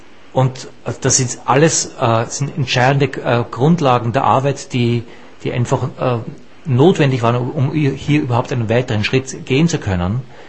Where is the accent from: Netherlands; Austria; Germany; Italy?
Austria; wir sind ja beide Österreicher